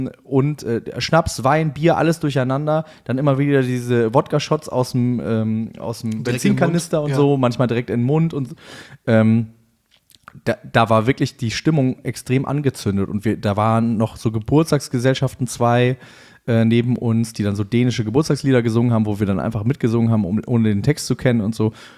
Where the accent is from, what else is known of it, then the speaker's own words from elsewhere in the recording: Berlin, Germany; Ben und ich als Berliner Fraktion